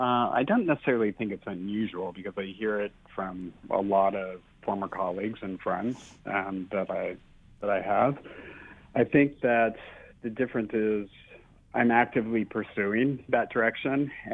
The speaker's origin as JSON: {"language": "English", "town": "Brownsburg", "region": "Indiana", "country": "United States", "tie": "born or raised there", "lives_now": "San Francisco, United States", "said": "Well, first off, I grew up in Indiana. Grew up right outside Indianapolis, in a small, at the time, it was more of a farm town, Brownsburg, but lately I think it's more of a suburb of Indianapolis."}